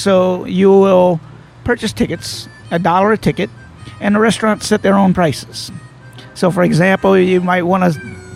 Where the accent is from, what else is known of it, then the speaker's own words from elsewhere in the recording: Lafayette, Louisiana, United States; also born or lived in California; now in New Orleans, United States; I was born in Lafayette. I grew up in the Lafayette-Opelousas area. Mm-hmm. Moved to New Orleans and lived here quite a while.